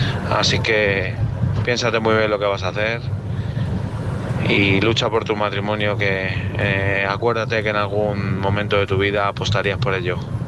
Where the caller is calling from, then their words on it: Madrid, Community of Madrid, Spain; de Madrid, recién incorporado hasta ahora